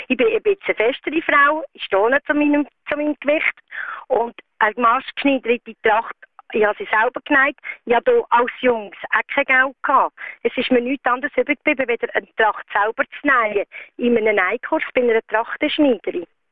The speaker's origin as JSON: {"language": "German", "country": "Switzerland", "said": "Ja, wir sind Schweizer."}